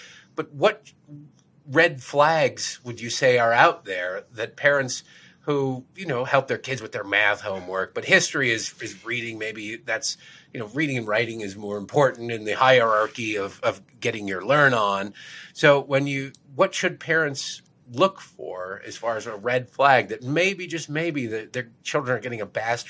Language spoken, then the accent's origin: English; Detroit, Michigan, United States; I'm from Detroit, to watch the Detroit Lions lose to whoever they happen to be playing on that day.